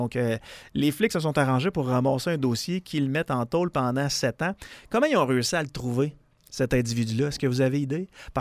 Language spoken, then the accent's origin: French; Quebec City, Quebec, Canada; Moi, je viens du centre-ville de Québec.